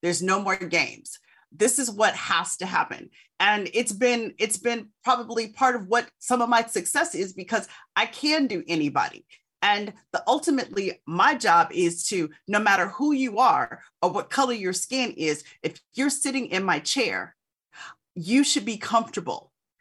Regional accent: Tempe, Arizona, United States; Well, I'm from Tempe, Arizona, and you know, I'd never wanted to do anything else.

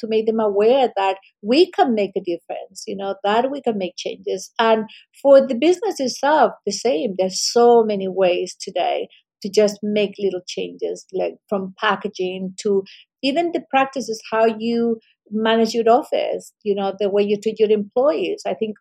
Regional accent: Chile; And personally, I come from Chile, we have an incredible ocean all along the country.

